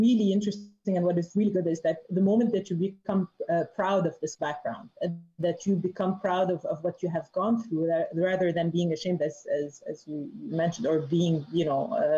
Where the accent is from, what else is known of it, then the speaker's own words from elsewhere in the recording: Lebanon; Well, I was born and raised in Lebanon during the time of the war in Lebanon.